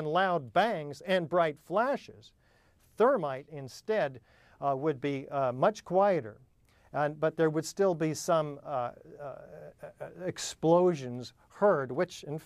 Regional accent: United States; As an American, I am deeply disturbed about the state of affairs

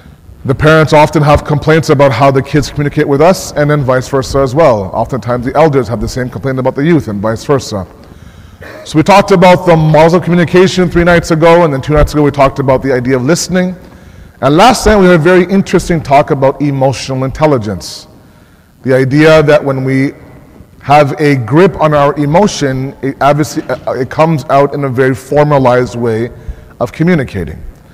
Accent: Toronto, Ontario, Canada; Back in my day when I was growing up in Toronto, grade 5, grade 6, every single Christmas season

